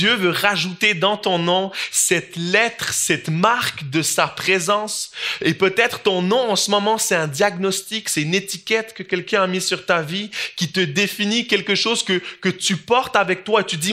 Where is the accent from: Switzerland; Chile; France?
Switzerland; Moi, comme je l'ai dit tout à l'heure, je viens de la Suisse.